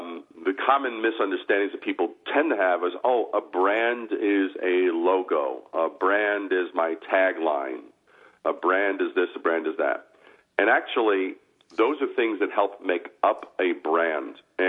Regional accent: New York, United States; And growing up in New York, we would visit, you know, Greenwich Village, we'd go to museums and galleries and different things as I was growing up.

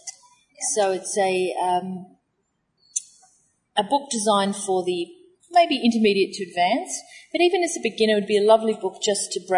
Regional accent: Sydney, New South Wales, Australia; I grew up on the Sydney coastline

